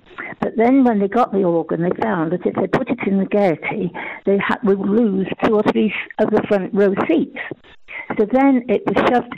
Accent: Blackpool, North West England, United Kingdom; born there; I was born in Blackpool. I lived with Blackpool Tower Wurlitzer

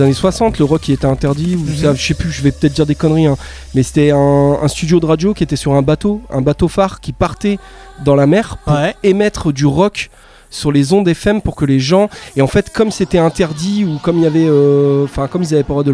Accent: Calais, Hauts-de-France, France; bah moi je viens de Calais

